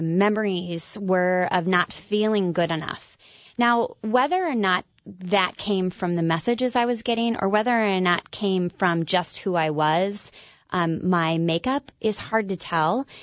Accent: Kansas, United States; I grew up in Kansas, and I like to say I burst into a very tidy family of four.

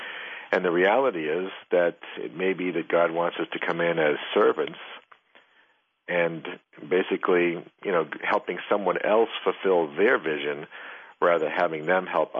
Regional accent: East Coast, United States; I'm from the East Coast. You know, you start talking that way in Boston, you know, people just think you're from a different century.

